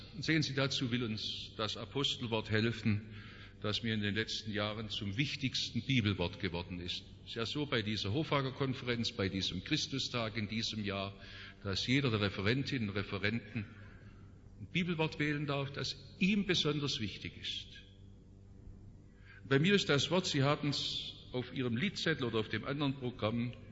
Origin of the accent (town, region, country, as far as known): Stuttgart, Baden-Württemberg, Germany; born or raised there; accent: Stuttgart Swabian; also born or lived in Black Forest